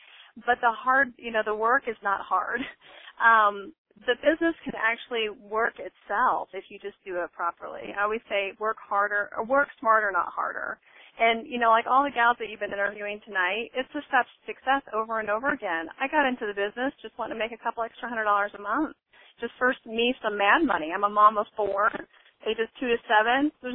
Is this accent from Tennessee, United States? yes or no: no; Liberty, Missouri, United States; From Liberty, Missouri. It's right outside of Kansas City.